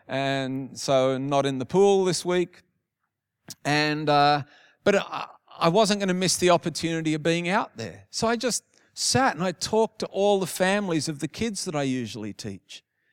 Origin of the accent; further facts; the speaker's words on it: New Zealand; I'm from New Zealand.